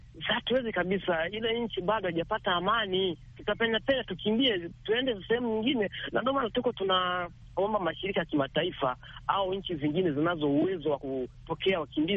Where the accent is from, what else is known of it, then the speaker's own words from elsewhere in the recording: Burundi; Sisi tulitoka kule Burundi